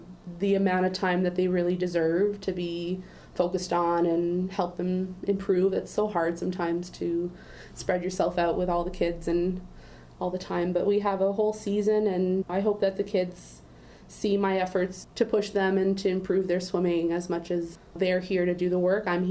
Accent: Toronto, Ontario, Canada; I am originally from Toronto, or north of Toronto, and I have a cottage close by, which brought me to be closer to the Ottawa Valley, and I've loved it my whole life, so I knew that I would settle down in the Ottawa Valley eventually

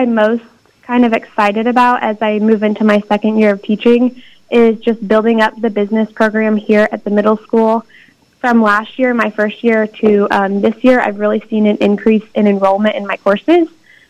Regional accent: Missouri, United States; Yeah, I actually am originally from Missouri. I grew up in a small town right in kind of the middle of Missouri.

